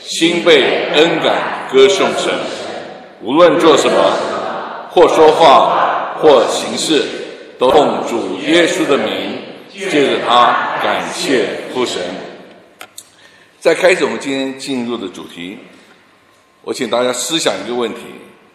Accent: Taiwan; born there; 我是浙江人，可是我在台湾出生。

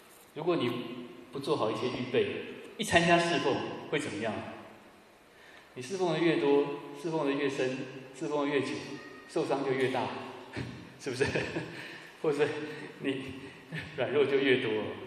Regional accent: Taiwan; moved away as an adult; also born or lived in Ulm; now in Frankfurt, Germany; 我是来自台湾，然后我是06年的时候到德国先来读书，在乌尔姆

